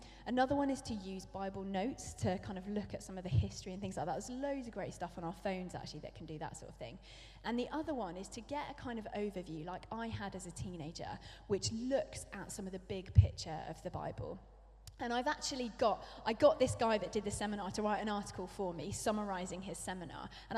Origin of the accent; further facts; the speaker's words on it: England, United Kingdom; because I'm English.